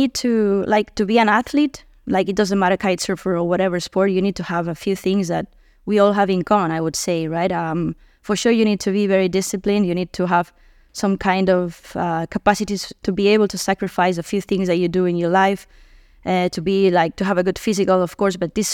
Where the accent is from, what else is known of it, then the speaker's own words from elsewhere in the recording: Barcelona, Catalonia, Spain; also born or lived in Tarifa; So originally, I'm from Barcelona. I was born there and I grew up there until I was 10 years old. But then I moved to Tarifa, to the south of Spain.